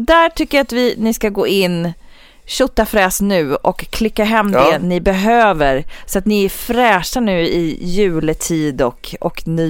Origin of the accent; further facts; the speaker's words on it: Uppsala, Uppsala County, Sweden; Så jag tänker att I will take you till min hemstad nu, Uppsala.